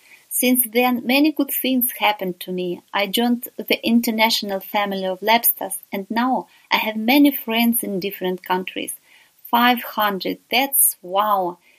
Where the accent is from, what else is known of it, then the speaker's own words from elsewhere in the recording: Russia; from Russia. By the way, it's my town where … started his journey through Russia.